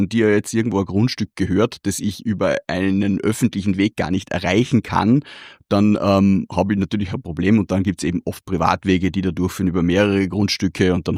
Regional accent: Feldkirch, Vorarlberg, Austria; In meiner Heimatstadt in Velkirch gibt es da ein schönes Beispiel

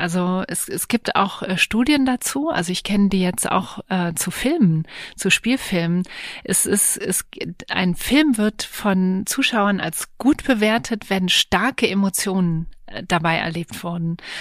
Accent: Berlin, Germany; Also ich bin eigentlich Stadt-Land-Kind. Ich bin zwar in Berlin auch geboren und aufgewachsen, aber wir haben am Rand des Grunewalds gelebt, also am Teufelsberg.

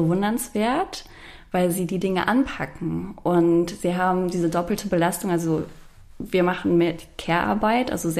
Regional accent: Hilden, North Rhine-Westphalia, Germany; Also ich bin nach Hilden, ich komme aus Hilden, dorthin gezogen, kannte 5 Jahre keinen.

